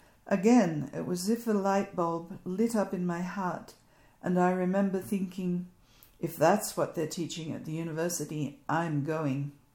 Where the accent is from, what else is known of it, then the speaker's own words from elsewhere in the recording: Australia; which was a religion I had not even heard of growing up in the Australian outback.